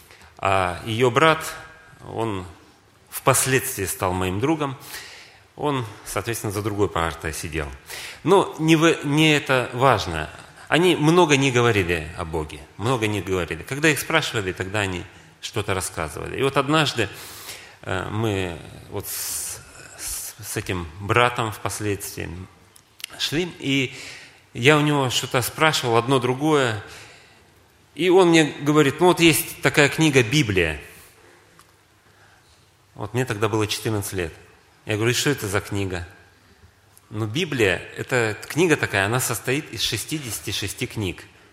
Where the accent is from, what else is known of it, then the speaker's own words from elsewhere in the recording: Novosibirsk, Novosibirsk Oblast, Russia; я из Новосибирска, как и было представлено